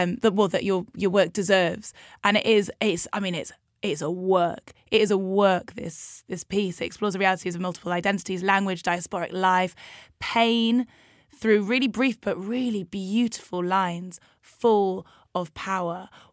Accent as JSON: {"language": "English", "town": "Newcastle", "region": "North East England", "country": "United Kingdom", "tie": "born or raised there", "said": "And growing up in Newcastle, yeah, no, exactly the same. There was no other brown people where I was from. There was no other brown people in my school."}